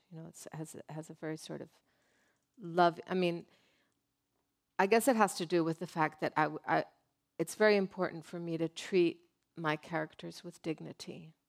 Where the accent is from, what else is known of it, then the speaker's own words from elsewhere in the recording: Mexico; I came from Mexico.